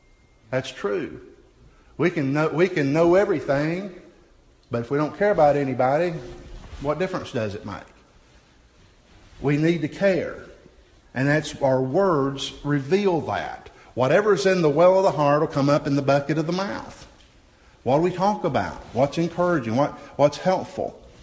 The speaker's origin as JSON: {"language": "English", "region": "Southern US", "country": "United States", "tie": "born or raised there", "said": "And as you know, I grew up in the South, and folks down South can be very opinionated."}